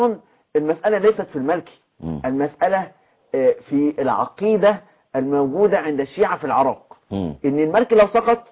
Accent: Egypt; ما نعملش زي غلطة مبارك عندنا في مصر

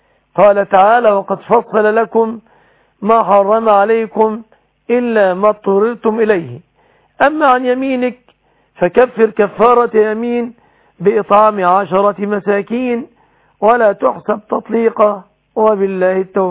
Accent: Egypt; بلادنا مصر

